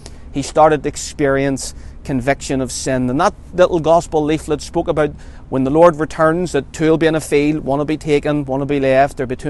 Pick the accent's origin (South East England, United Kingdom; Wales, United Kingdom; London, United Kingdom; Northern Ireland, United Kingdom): Northern Ireland, United Kingdom; Belfast; And I'm from the Donegal Road area in Belfast and grew up here, right beside Windsor Park.